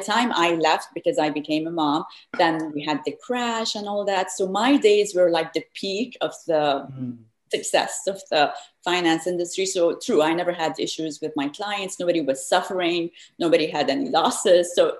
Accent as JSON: {"language": "English", "region": "England", "country": "United Kingdom", "tie": "born or raised there", "also_born_or_lived": "West Africa", "moved": "as an adult", "lives_now": "Florida, United States", "said": "I was brought up in many different places. I was born in West Africa. Mm-hmm. Then I grew up in England. I studied there. And then I moved to the States 17 years ago. So I've been in Florida for 17 years now."}